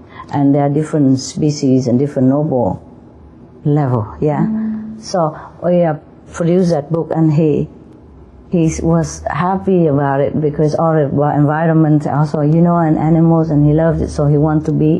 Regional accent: Vietnam; I'm originally from Vietnam. But I have some Chinese blood, you know, somehow, somewhere. Probably ancestry.

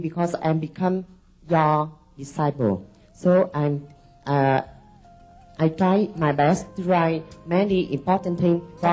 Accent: Canada; I come from Canada.

